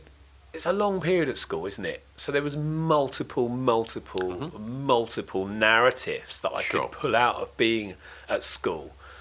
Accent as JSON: {"language": "English", "town": "Dartford", "region": "South East England", "country": "United Kingdom", "tie": "born there", "said": "I was born in Dartford."}